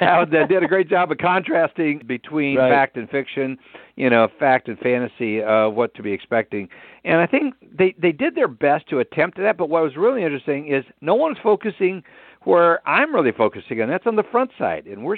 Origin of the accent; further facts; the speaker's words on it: Minnesota, United States; Gosh, I grew up in Minnesota, so I understand those late, early spring kind of snow flurries that happen.